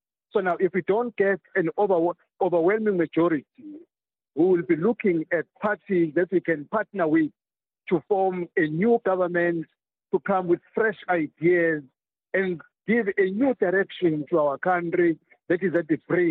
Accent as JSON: {"language": "English", "country": "South Africa", "said": "I know, as a South African"}